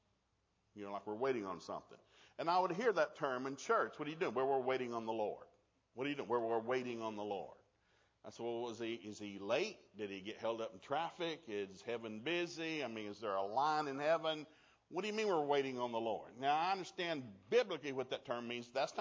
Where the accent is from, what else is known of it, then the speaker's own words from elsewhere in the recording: the South, United States; We grew up in the South and grew up on bluegrass music.